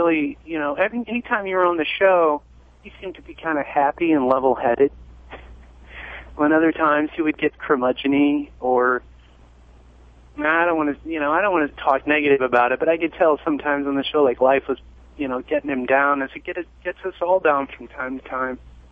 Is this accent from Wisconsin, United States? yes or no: yes; Viroqua, Wisconsin, United States; I'm from Viroqua, Wisconsin.